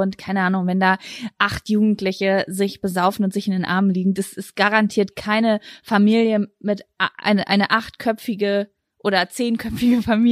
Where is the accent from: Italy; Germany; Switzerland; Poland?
Germany; Lübeck, Schleswig-Holstein; Ich war die letzten 3-4 Tage in Lübeck, meine Heimatstadt, bei meiner Mama und bin gestern zurückgekommen.